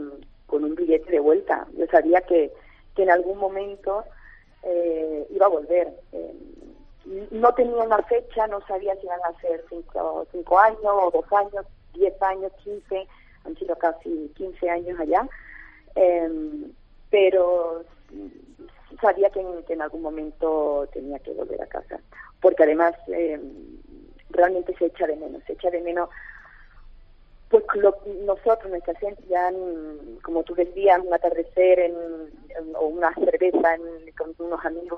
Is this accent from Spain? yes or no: yes; Spain; mi casa y mi tierra y mi familia y mis amigos de toda la vida pues están aquí, ¿no? Entonces, y además quería que mis hijos echaran raíces en España.